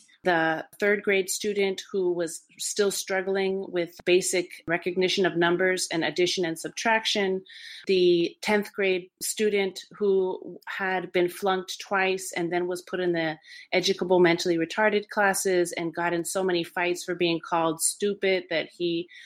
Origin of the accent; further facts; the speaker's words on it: San Jose, California, United States; I originally grew up in Northern California, which was hella cool. I am from San Jose, California, and I went to public schools.